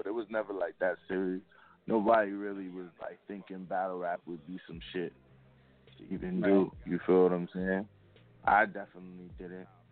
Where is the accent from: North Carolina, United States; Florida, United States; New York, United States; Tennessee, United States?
New York, United States; Brooklyn; born there; Alright, so, I was born in Brooklyn, New York. My mom, she's actually from Haiti. My dad was from Jamaica